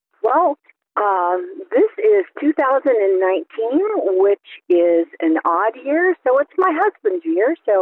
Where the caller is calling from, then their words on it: Buckeye, Arizona, United States; I'm calling from Buckeye.